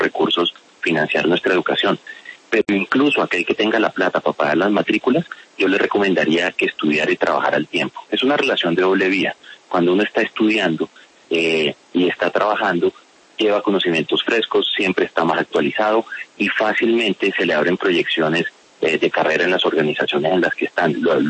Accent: Valledupar, Cesar, Colombia; also born or lived in Riohacha; Yo nací en Riohacha. Soy orgullosamente guajiro, allí viví hasta los 6-7 años. Luego nos fuimos a vivir a Valledupar. La familia de mi mamá es de Valledupar. Ahí terminé mi primaria, ahí cursé mi bachillerato. Por eso también me considero orgullosamente cesarense

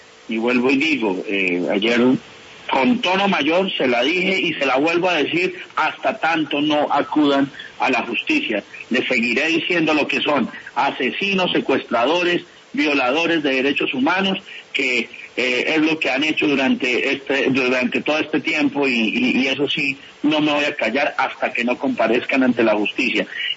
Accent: Colombia; lo que nosotros necesitamos es exigirles como colombianos

